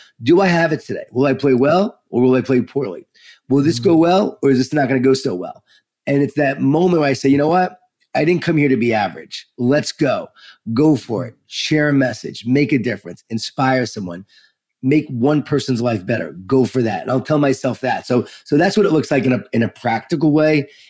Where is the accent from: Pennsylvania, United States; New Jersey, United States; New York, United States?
New York, United States; Long Island; I grew up in Long Island, New York, so Jewish Italian family.